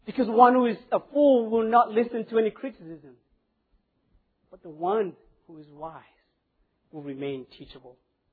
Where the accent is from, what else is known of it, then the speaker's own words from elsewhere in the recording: Kenya; I grew up in Kenya in a small village.